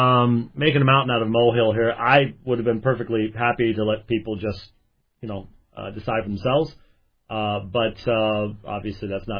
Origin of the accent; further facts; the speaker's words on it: Scotland, United Kingdom; even as a Scotsman, believe it or not.